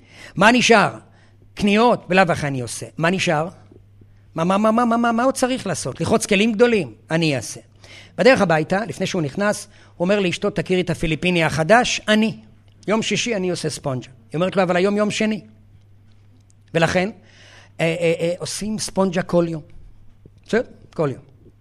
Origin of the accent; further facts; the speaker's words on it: Haifa, Haifa District, Israel; אני נולדתי פה בחיפה, ואני גם גדלתי פה.